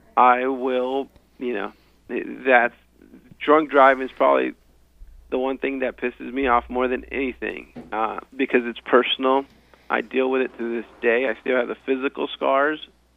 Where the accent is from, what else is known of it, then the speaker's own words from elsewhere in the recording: Compton, California, United States; born there; I was born in Compton.